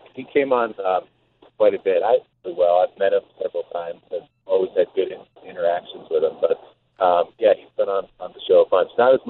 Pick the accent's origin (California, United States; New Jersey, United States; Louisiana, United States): New Jersey, United States; I grew up in New Jersey as an Illinois fan because my parents lived there. And nobody in New Jersey quite got it